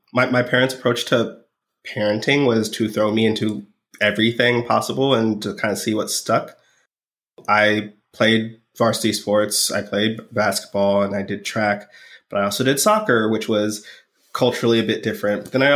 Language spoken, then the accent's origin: English; Yellow Springs, Ohio, United States; The village of Yellow Springs. It's roughly 4,000 people. Dayton, if you're familiar.